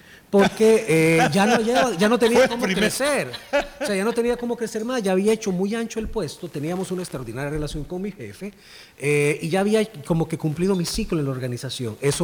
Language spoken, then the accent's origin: Spanish; El Salvador; born there; Yo pues soy nacido en El Salvador, de padre costarricense, madre salvadoreña